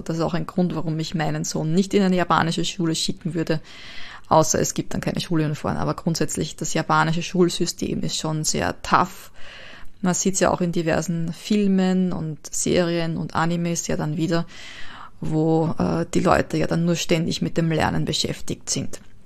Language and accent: German; Austria; Also bei uns in Österreich